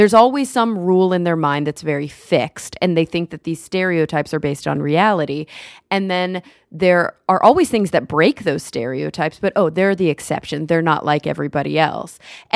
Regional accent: Texas, United States; now in Los Angeles, United States; I'm a Texan. I live in LA now. I've lived in LA for many years, but I was born and raised in Texas.

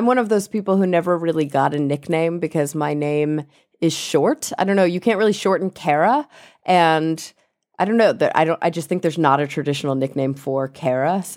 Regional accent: Texas, United States; moved away; I remember when I first moved, I was born and raised in Texas. And when I moved from Texas to New York for the first time, I was blown away that you could go to different states over the course of just a few hours.

